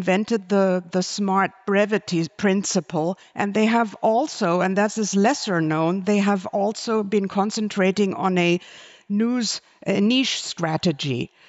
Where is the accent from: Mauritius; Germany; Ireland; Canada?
Germany; English is a second language; now in United States; I got permission to speak English, even though I'm German, but I'm also American. I live in the US.